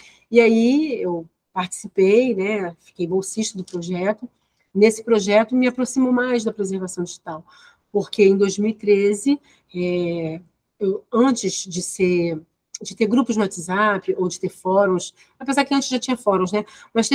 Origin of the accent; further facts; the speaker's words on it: Rio de Janeiro, Brazil; aqui no Rio de Janeiro, onde eu nasci, moro, trabalho, estudo